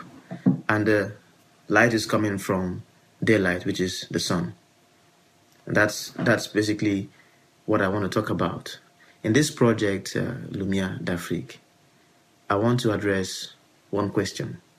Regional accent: Nigeria; and I'm a Nigerian visual artist.

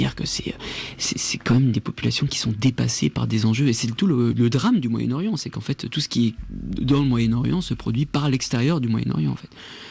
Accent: France; Je suis moi-même en fait France. Enfin, je suis né en France. J'ai fait toute ma scolarité en France.

